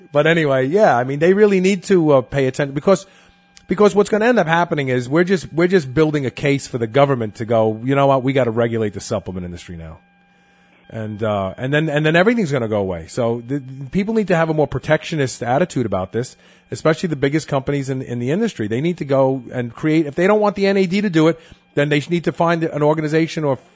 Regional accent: Louisville, Kentucky, United States; Lives in my hometown of Louisville, which I'm right now have been run out of town, but hoping that I can move back there someday.

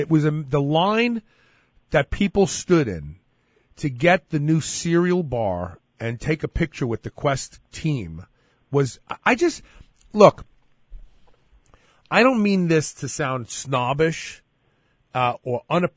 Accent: Brooklyn, New York, United States; He's from the Bronx and I'm from Brooklyn.

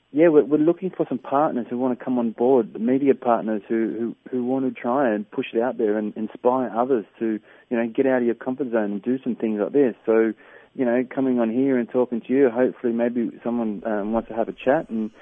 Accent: Australia; Well, I'm an Aussie

